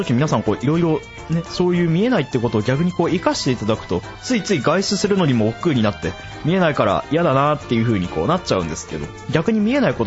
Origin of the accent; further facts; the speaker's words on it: Kyushu, Japan; 生粋の九州男児である私